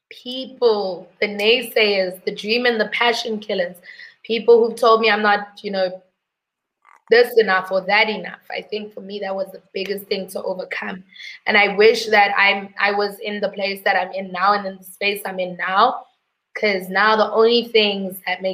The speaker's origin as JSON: {"language": "English", "town": "Johannesburg", "region": "Gauteng", "country": "South Africa", "tie": "born or raised there", "said": "I grew up, I'm a Joburg girl. I grew up in Lanesia, spent lots of my time in Soweto, moved even to Yeovil at some point. I've even experienced Prakpan"}